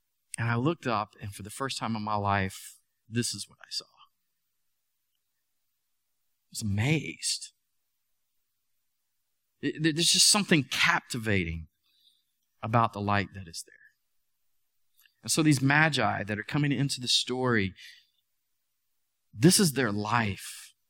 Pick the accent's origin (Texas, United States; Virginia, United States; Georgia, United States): Georgia, United States; Atlanta; And again, I grew up in Metro Atlanta, much like Metro Charlotte, plenty of light pollution.